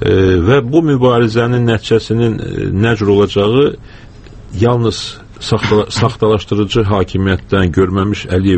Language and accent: Azerbaijani; Kvemo Kartli, Georgia; biz Borçalıya yalnız öz doğma diyarımıza gedə bilərik sadəcə